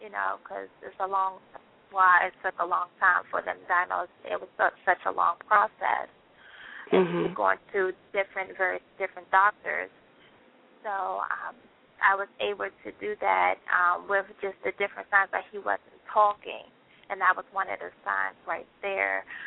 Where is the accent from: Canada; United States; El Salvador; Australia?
United States; Washington, District of Columbia; And growing up, I grew up in Washington, D.C.